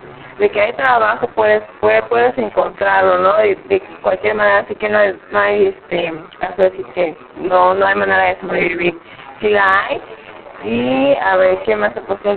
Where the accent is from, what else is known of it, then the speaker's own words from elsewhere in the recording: Cancún, Quintana Roo, Mexico; tengo 21 años, nací aquí en Cancún, mis padres son originarios de Yucatán.